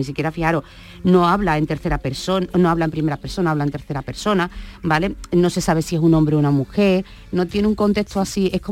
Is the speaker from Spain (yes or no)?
yes; Andalusia, Spain; que dice que los andaluces hablamos peleando, ¿vale? O sea, los andaluces somos, por ejemplo, muy exaltados